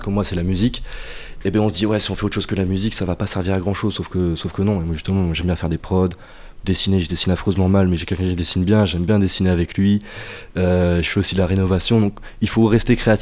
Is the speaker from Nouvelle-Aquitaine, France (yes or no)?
yes; Limoges, Nouvelle-Aquitaine, France; je viens de Limoges, donc une toute petite ville